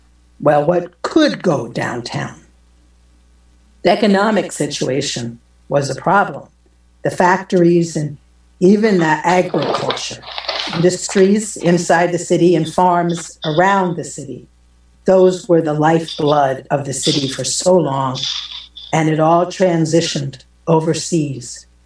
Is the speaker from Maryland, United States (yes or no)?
yes; Funkstown, Maryland, United States; I grew up in Funkstown, born 1960 or so, when I was 6, 7, 8 years old.